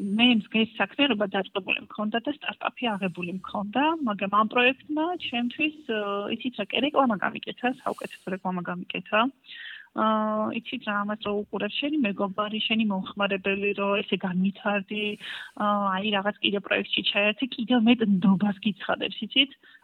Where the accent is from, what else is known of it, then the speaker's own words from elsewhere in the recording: Kobuleti, Adjara, Georgia; now in Batumi, Georgia; მე ვარ ქობულეთიდან, დაბადებული ვარ იქოსოთ იქ და ბათუმში ვცხოვრობ